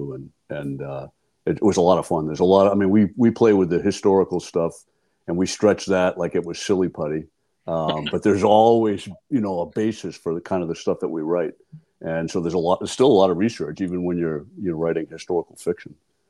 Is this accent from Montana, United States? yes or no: no; Maine, United States; And so Lindy, now being from Virginia and I'm from Maine, we had the entire East Coast we're pretty familiar